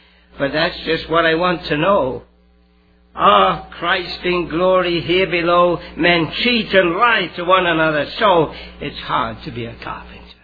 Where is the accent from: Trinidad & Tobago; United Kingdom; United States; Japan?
United Kingdom; England; I was brought up in the Brethren Assemblies in England